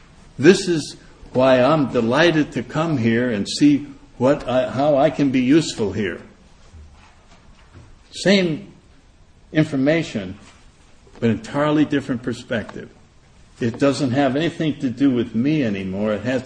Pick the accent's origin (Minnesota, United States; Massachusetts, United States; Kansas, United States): Kansas, United States; born there; Well, I was born in Kansas, and my father tried to make me grow up.